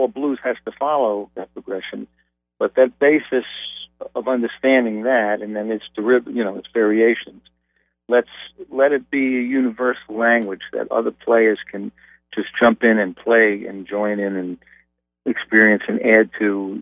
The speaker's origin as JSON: {"language": "English", "region": "New York", "country": "United States", "lives_now": "Florida, United States", "said": "But, I mean, I'm a New Yorker. It's in my blood. I don't think I'll ever get that out."}